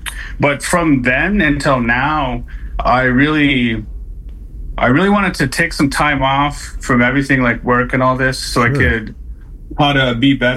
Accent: La Ronge, Saskatchewan, Canada; I'm originally from La Ronge, Saskatchewan, Treaty 6 territory.

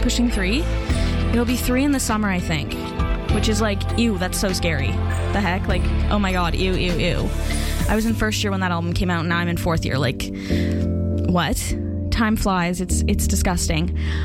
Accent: Calgary, Alberta, Canada; Like, I grew up in Calgary. I was not listening

